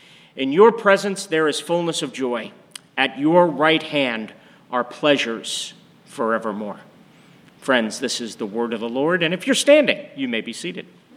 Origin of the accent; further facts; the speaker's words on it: Pennsylvania, United States; When I grew up in Pennsylvania, it was junior high, 7th, 8th, and 9th grade.